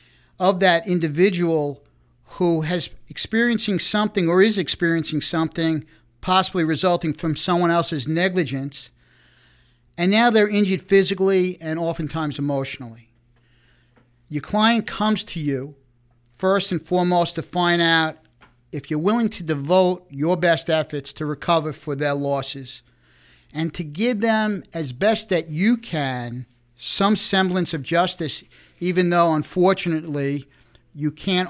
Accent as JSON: {"language": "English", "town": "Islip Terrace", "region": "New York", "country": "United States", "tie": "born or raised there", "said": "My sister and I were raised in Islip Terrace by these two amazing parents, went to East Islip High School, and then both of us were first generation in our family to go to college."}